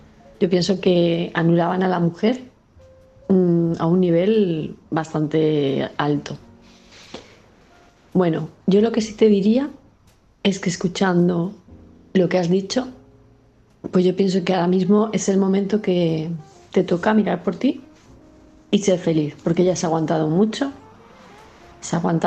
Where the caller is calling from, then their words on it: Palma, Balearic Islands, Spain; de Palma de Mallorca